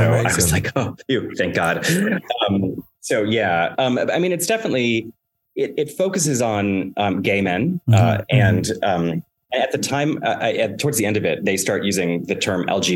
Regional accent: Alaska, United States; I grew up in Alaska. I was newly 21.

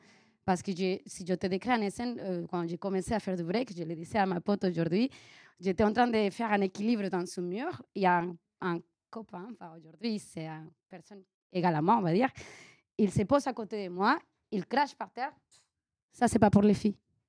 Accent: Venezuela; French is a second language; now in France; Moi, quand j'ai appris le break, j'ai appris en Venezuela. C'est pour ça mon accent. Je ne suis pas française.

